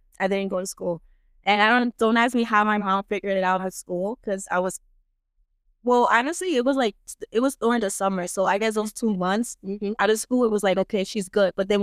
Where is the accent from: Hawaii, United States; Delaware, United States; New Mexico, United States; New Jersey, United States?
New Jersey, United States; I was born in New Jersey, the state of New Jersey, born and raised.